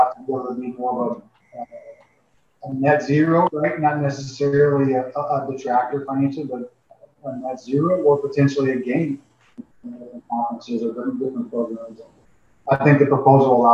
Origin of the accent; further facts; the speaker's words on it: United States; but also was offered SEC coaching jobs when I was growing up in the States because my brothers and I had to take him.